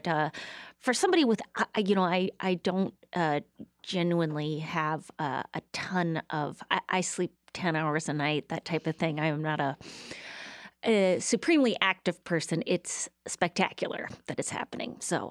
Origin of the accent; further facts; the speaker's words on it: Duluth, Minnesota, United States; I grew up in Duluth, Minnesota, where it was very, I know there's a Duluth, Georgia, so I don't want to confuse people.